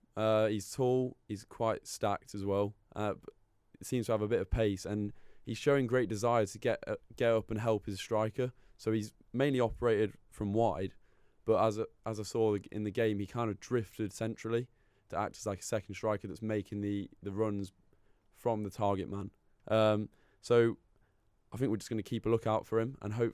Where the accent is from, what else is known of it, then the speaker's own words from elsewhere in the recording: Nottingham, East Midlands, United Kingdom; We've gone for my hometown club, Nottingham Forest.